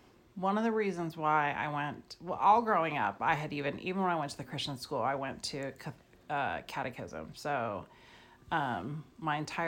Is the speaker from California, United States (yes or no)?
yes; Newark, California, United States; Well, honestly, growing up in Newark, I really didn't have any idea of like what the rest of the world was like because I was a kid.